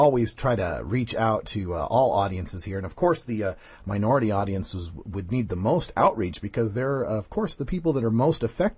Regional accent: Oregon, United States; So we're going to go here to my home state of Oregon

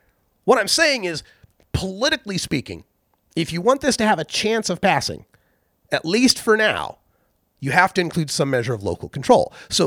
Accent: Idaho, United States; now in Oregon, United States; And I'm originally from Idaho, so I know of which I speak.

